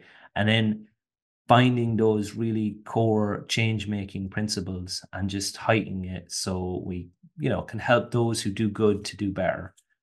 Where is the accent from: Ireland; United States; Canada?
Ireland; Obviously, I'm stereotypically Irish, so there's all those stereotypes there.